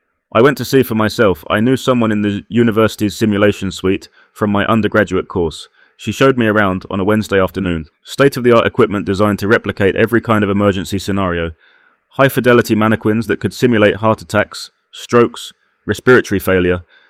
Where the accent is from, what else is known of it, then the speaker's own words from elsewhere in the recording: Shoreham-by-Sea, South East England, United Kingdom; I grew up in Shoreham-by-Sea watching my father come home from 12-hour shifts as a paramedic, exhausted but still talking about the patients he'd helped that day.